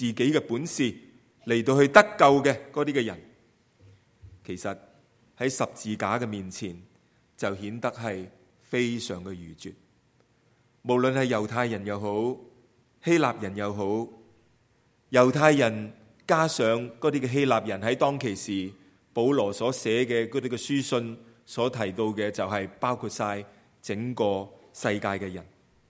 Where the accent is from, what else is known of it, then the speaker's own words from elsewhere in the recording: China; 我们中国人所熟悉的